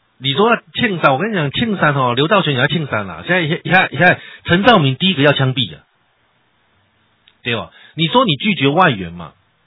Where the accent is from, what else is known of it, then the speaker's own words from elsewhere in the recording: Taiwan; 我还做一个堂堂正正台湾人，我建议你回来做台湾人